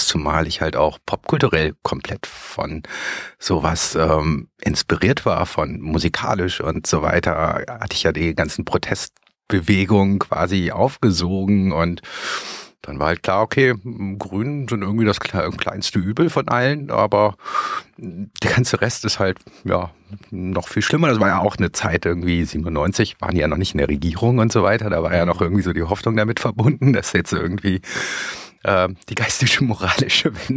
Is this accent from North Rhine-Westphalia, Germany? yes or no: yes; North Rhine-Westphalia, Germany; Also ich komme aus dem Speckgürtel von Bonn